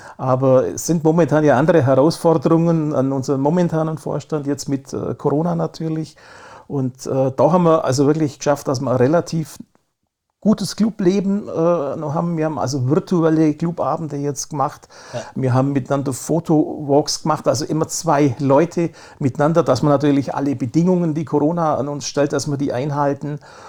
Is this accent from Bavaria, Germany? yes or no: yes; Memmingen, Bavaria, Germany; ich war da der Erste in Memmingen, also damals hat es sonst keiner gemacht. Und ich wollte einfach meine Heimatstadt porträtieren auf eine ganz andere Art.